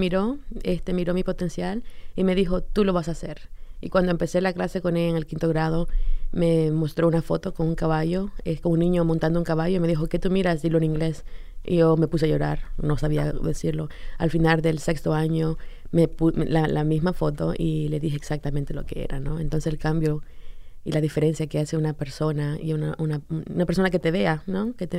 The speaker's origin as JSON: {"language": "Spanish", "town": "Tegucigalpa", "region": "Francisco Morazán", "country": "Honduras", "tie": "born or raised there", "said": "Nací en Tegucigalpa, Honduras. Ahí fue donde crecí."}